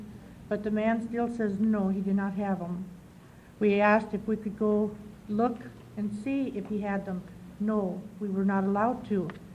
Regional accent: Tangent, Oregon, United States; from Tangent.

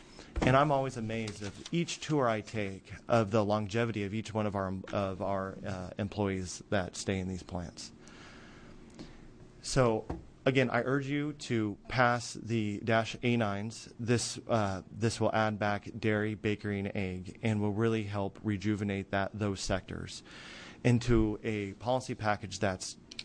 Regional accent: Oregon, United States; now in Idaho, United States; But I'm from Oregon. I love it here.

